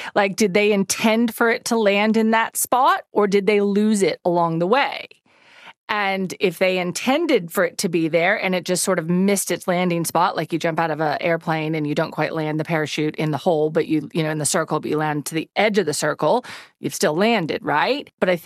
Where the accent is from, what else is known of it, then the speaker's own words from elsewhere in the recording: Dallas, Texas, United States; So I grew up in Dallas, Texas